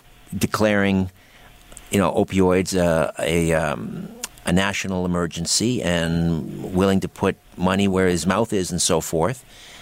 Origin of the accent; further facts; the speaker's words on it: United Kingdom; See, I'm British-raised Protestant.